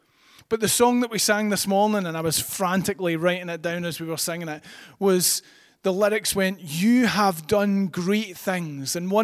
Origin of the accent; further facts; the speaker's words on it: United Kingdom; I was genuinely a little bit worried that because we're British, nobody would stand up.